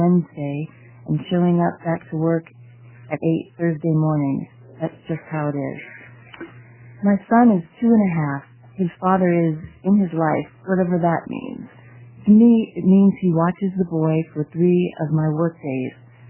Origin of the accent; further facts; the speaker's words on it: Portland, United States; Portland.